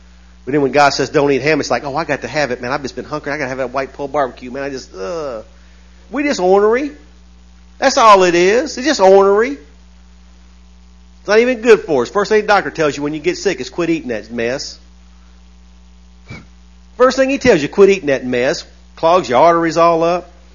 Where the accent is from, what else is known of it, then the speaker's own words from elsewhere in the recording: the South, United States; Look, I was raised in the South. You can't pull it over on me.